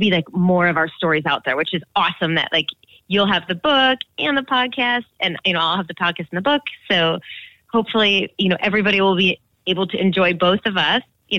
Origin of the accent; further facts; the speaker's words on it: Minneapolis, Minnesota, United States; So I, like you, am a Midwestern girl. I grew up in Minneapolis.